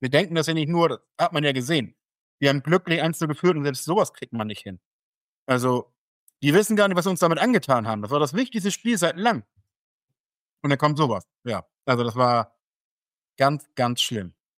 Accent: Northern Germany, Germany; Das müssen wir auch als Norddeutsche hier.

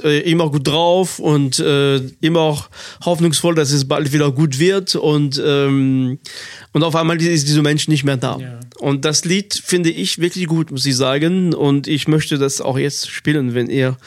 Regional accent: France; German is a second language; als Franzose muss ich sagen, hat mich das irgendwie durch die Sprache, man kennt diese Lieder

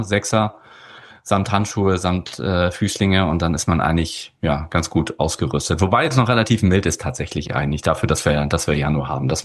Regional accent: Kiel, Schleswig-Holstein, Germany; born there; also ich bin in Kiel geboren, nach dem Abi hier auf die Insel gezogen bin

